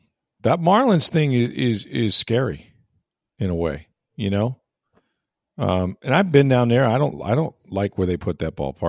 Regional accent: St. Petersburg, Florida, United States; born there; now in Tampa, United States; And I was born in St. Petersburg. I love St. Petersburg. I live in Tampa now.

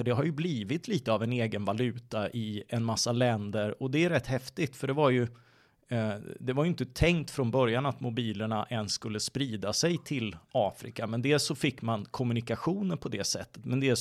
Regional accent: Blekinge, Sweden; Ja, vi är ju två från Blekinge.

